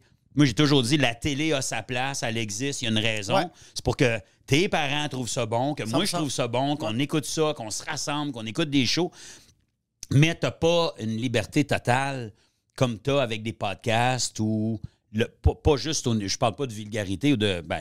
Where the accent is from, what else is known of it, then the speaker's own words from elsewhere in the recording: Gatineau, Quebec, Canada; also born or lived in Ottawa; Ben, j'ai resté à Gatineau quand j'étais jeune. Puis quand j'ai eu... Après ça, j'étais au Québec aussi. Les 10 premières années de ma vie, je suis né à Ottawa, mais je restais au Québec. Gatineau, Sainte-Agathe-des-Monts et Laurentides.